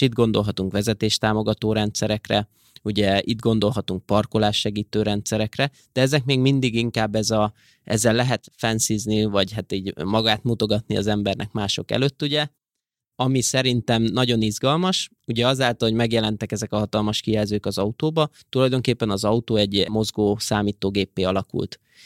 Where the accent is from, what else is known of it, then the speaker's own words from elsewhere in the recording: Hungary; born there; Itt születtem Magyarországon, szóval nem vagyok elfogult.